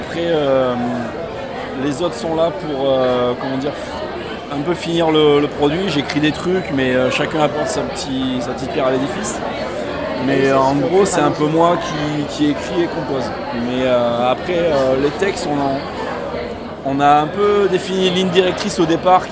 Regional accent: Bagnols-sur-Cèze, Occitanie, France; Ouais, alors en fait on vient du Gard, on vient de Bagnols-sur-Cèze, pour Saint-Esprit, par là-bas

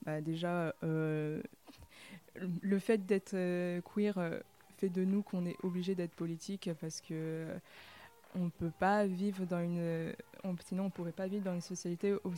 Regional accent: Occitanie, France; Et je viens d'Ariège, donc vraiment le coin rural, c'est tout le département qui est rural. Que des coins paumés, que des patelins.

